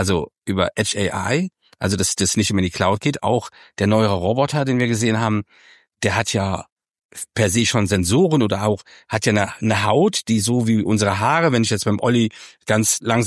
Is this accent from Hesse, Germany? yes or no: no; North Rhine-Westphalia, Germany; Und der Hotelflur ist so groß wie die Hauptstraße in NRW, wo ich herkomme, genau.